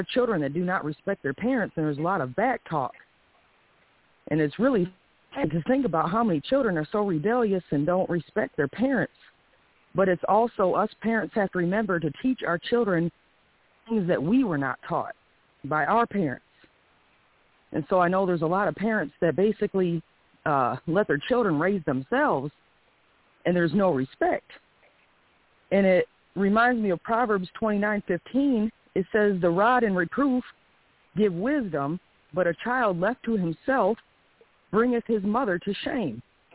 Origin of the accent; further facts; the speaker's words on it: Wayland, Michigan, United States; of Wayland, Michigan.